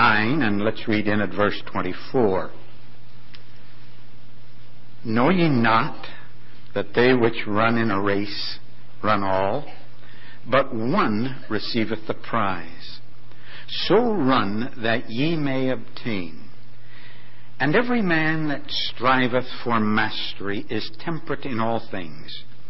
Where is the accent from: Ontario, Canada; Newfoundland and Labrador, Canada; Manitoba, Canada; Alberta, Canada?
Ontario, Canada; St. Catharines; and I come from St. Catharines